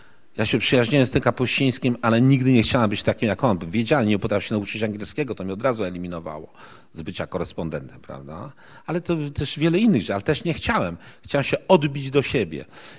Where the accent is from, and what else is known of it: Łódź, Łódź Voivodeship, Poland